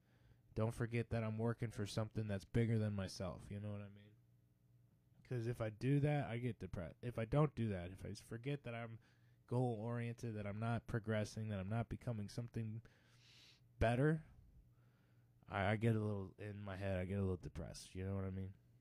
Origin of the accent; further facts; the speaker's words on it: United States; I'm an American, and I love it.